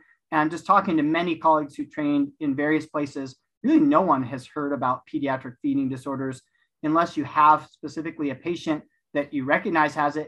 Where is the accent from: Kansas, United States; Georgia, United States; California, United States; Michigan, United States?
California, United States; Los Angeles; now in Utah, United States; I'm from Southern California, Los Angeles area. Grew up there, loved it. But now I've been here in Utah for almost 20 years